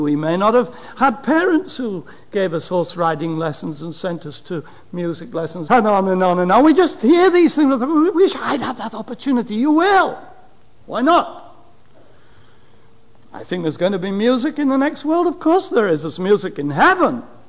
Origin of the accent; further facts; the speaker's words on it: United Kingdom; Let's go see those Himalayas, as we British call them, the Himalayas.